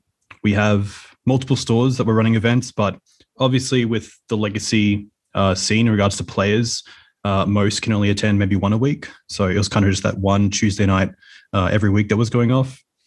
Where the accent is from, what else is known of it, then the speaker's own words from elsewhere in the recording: Brisbane, Queensland, Australia; I'm from Brisbane in Queensland